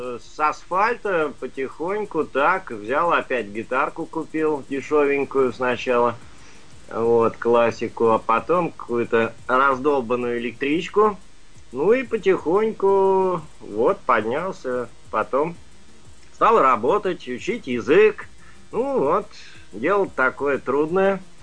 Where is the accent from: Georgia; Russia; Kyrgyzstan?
Russia; Saint Petersburg; now in France; Видимо, со мной перекочевал, я питерский